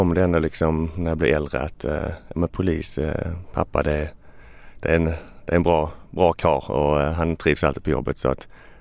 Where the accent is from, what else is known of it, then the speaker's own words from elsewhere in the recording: Ystad, Skåne, Sweden; Jag är från Ystad, ligger längst ner.